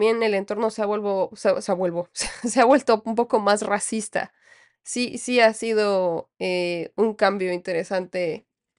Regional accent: Mexico; Piensan realmente que soy norteamericana y no que soy mexicana.

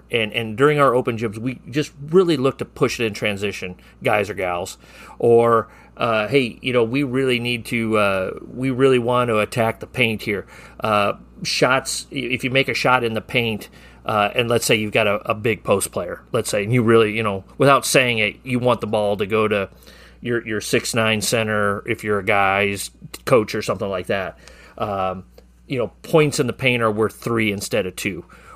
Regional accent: Sheldon, Iowa, United States; growing up in Sheldon, Iowa, you know, my three best buddies

